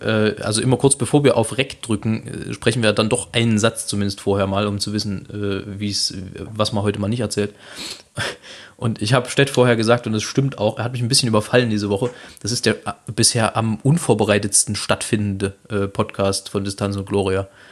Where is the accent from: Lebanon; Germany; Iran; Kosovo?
Germany; Saxony; accent: Saxon; Muskulär schlaff kannst du als Sachse immer sein.